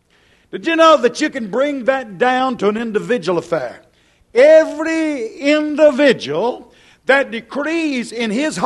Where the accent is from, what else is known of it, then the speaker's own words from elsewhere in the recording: United States; You know, it's hard for us as American people to accept the idea that we are at an end.